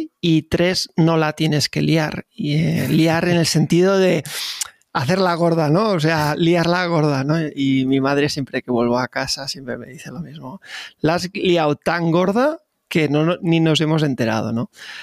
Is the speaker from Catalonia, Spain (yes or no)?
yes; Torredembarra, Catalonia, Spain; soy natural de Tarragona, de un pueblo costero llamado Torredembarra. Nací hace 41 inviernos